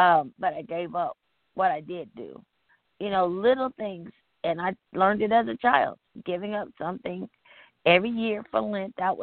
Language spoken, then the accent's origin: English; the South, United States; I grew up in the South, and I would love it.